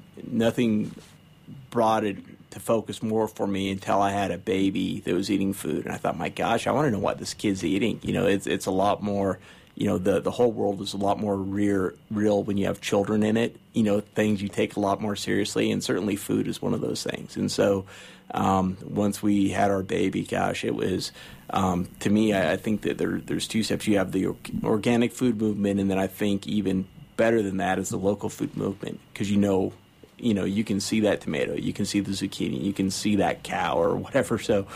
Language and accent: English; Cañon City, Colorado, United States; Well, no, I grew up in Canyon City. So, you know, I was Southern Colorado